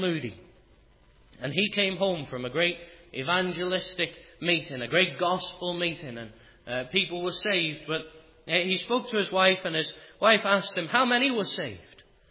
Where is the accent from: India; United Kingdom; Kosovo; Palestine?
United Kingdom; Liverpool, North West England; now in Bridlington, United Kingdom; I was originally from our Liverpool congregation and now from our Bridlington congregation. So for the first 16 years of my life, I was brought up in Liverpool.